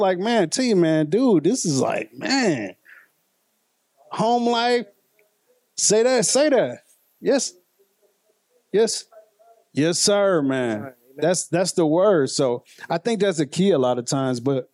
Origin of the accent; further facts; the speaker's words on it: Wisconsin, United States; I am from Wisconsin.